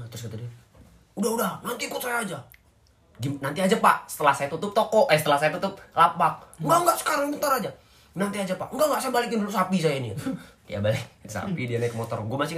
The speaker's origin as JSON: {"language": "Indonesian", "region": "Lampung", "country": "Indonesia", "said": "karena gua dari provinsi Lampung, dari Lampung Barat"}